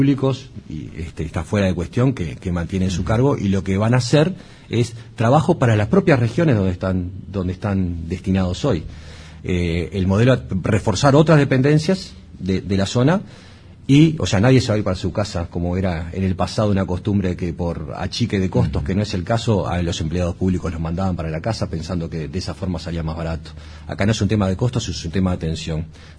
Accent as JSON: {"language": "Spanish", "country": "Uruguay", "said": "no solo como cliente, como uruguayo"}